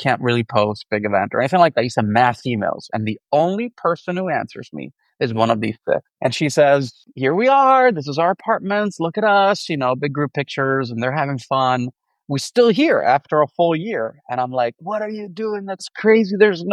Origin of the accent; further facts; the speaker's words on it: Rome, Lazio, Italy; I'm born and raised in Rome, Italy, and this is where we're recording from. My mother is American and my father is from Naples.